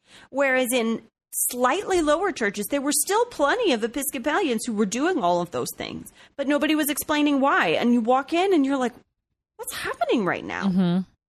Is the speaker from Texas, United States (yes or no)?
yes; Texas, United States; That's just so funny to me as a Texan, because like my whole childhood, my whole life was Baptist.